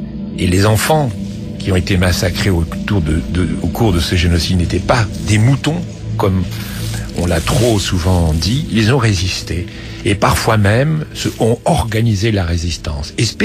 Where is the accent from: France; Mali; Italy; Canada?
France; nous en tant que Français